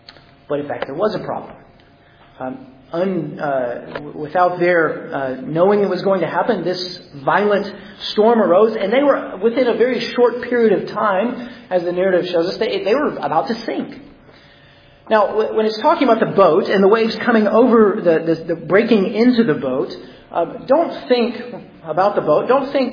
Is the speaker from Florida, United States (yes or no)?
no; Alabama, United States; places like my home state in Alabama.